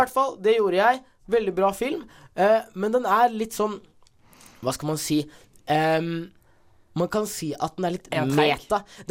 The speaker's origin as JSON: {"language": "Norwegian", "town": "Måløy", "region": "Vestland", "country": "Norway", "said": "Det er litt rart når jeg er fra Måløy og sier det."}